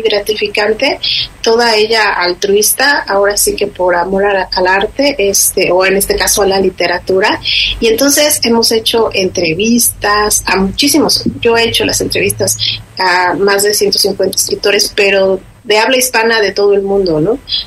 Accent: Mexico; Y como cultura, como mexicanos, no tenemos esta cultura de escribir, por ejemplo, un diario, ¿no?

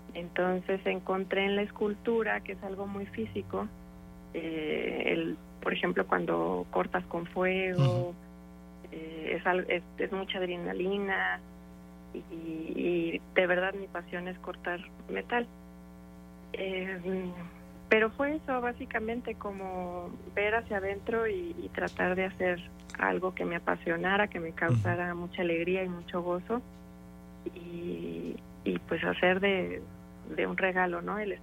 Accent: Mexico City, Mexico; born there; now in Querétaro, Mexico; Yo nací en México, en la Ciudad de México, pero nunca he vivido ahí.

